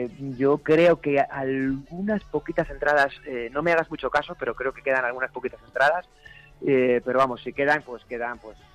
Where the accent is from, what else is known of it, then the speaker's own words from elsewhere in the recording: Madrid, Community of Madrid, Spain; now in Alcorcón, Spain; yo soy de Madrid, yo vivo, resido en Alcorcón, mis padres son extremeños, emigrantes, y bueno, yo vivo aquí en Madrid de hace, bueno, toda la vida nací aquí.